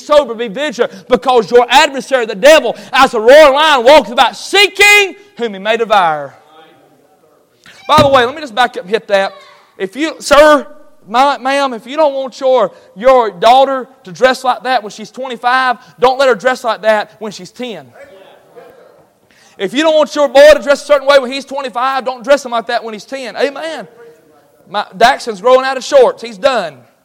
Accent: the South, United States; born there; I'm a Southern man. I was born in the South. God be my helper. I'll die in the South.

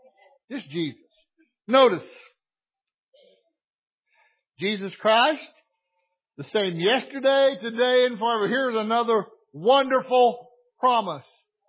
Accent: Arkansas, United States; I'm from Arkansas. We got a Baptist preacher on every corner in the church somewhere.

